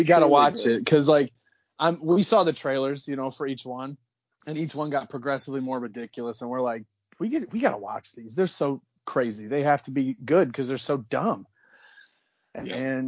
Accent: Michigan, United States; So I grew up in Michigan, so we can blame the glove for this thing.

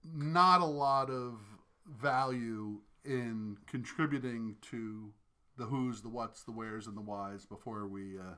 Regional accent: New York, United States; and again, I grew up in the New York area

